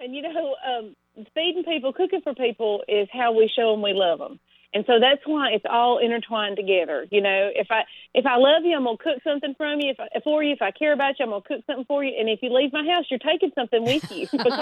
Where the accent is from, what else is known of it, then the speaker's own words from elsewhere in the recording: the South, United States; I think as a Southerner, we naturally tend to overcook.